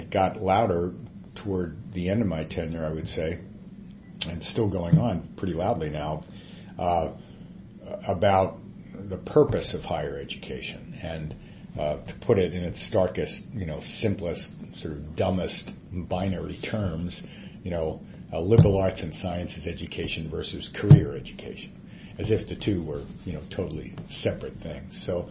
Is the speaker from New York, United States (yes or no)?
yes; New York City, New York, United States; I grew up in New York City, and so being in Washington even half time for 15 months was a little like back to the future.